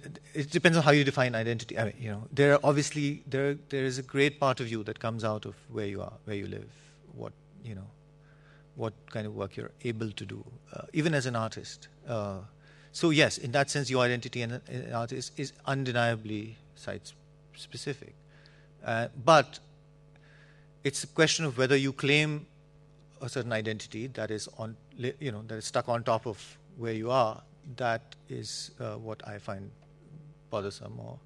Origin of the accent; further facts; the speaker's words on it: India; I've lived in the U.S. for 3-4 years. I mean, I studied there, basically, but I grew up in India. It's a little complicated. My mother's Japanese, but she's lived in India.